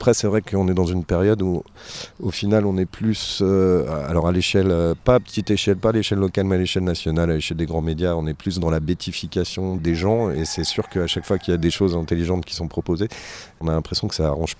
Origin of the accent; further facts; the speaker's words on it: Paris, Île-de-France, France; nous on vient de Paris, de banlieue parisienne